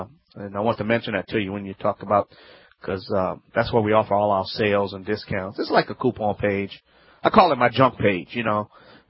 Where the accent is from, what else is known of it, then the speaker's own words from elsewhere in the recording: Louisiana, United States; America's favorite home improvement self-help expert.